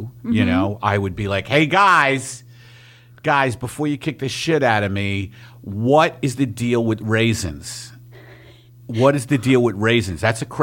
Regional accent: Brooklyn, New York, United States; born there; Well, I was born in Brooklyn.

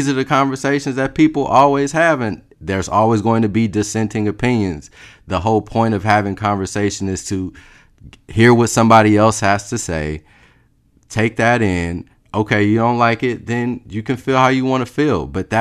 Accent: Los Angeles, California, United States; Like, I'm from Los Angeles. I went to film school. I made videos with artists.

